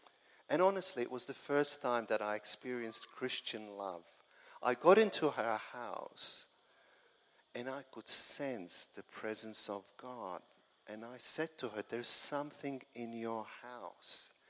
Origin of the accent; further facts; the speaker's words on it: Malta; born there; I was born in Malta, which is a small island in the Mediterranean. I grew up in practicing the Catholic faith.